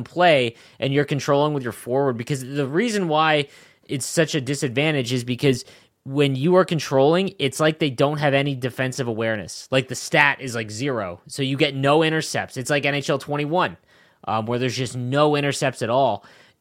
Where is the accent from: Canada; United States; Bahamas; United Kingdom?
Canada; Maybe I'm different because I'm Canadian.